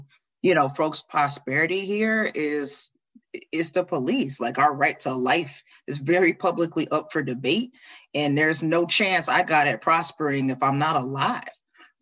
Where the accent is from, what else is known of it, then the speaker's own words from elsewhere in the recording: Chicago, Illinois, United States; now in Los Angeles, United States; I'm from Chicago. And so to come to Los Angeles and see folks coming together around